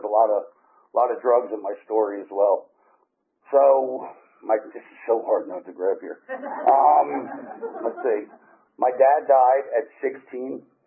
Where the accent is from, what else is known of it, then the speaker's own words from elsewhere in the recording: Brick, New Jersey, United States; I grew up in Brick, New Jersey.